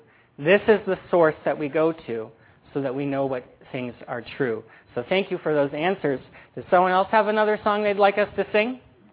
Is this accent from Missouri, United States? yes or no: no; Cuyahoga Falls, Ohio, United States; I come from Cuyahoga Falls